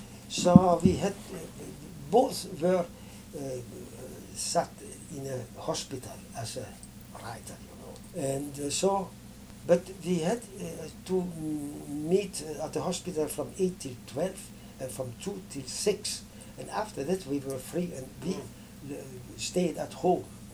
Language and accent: English; Berlin, Germany; English is a second language; he came from Leipzig, and I came from Berlin.